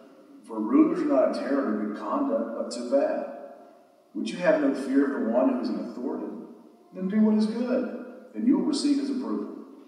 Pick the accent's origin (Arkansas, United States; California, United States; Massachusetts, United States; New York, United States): Arkansas, United States; I was born and raised in South Arkansas, almost to Louisiana.